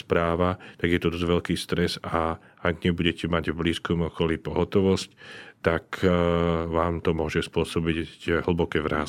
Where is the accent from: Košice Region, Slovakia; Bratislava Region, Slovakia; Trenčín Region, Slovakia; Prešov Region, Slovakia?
Bratislava Region, Slovakia; Stupava; My tu, ktorí sme v Bratislave a hlavne ja, ktorý som zo Záhoria, zo Stupavy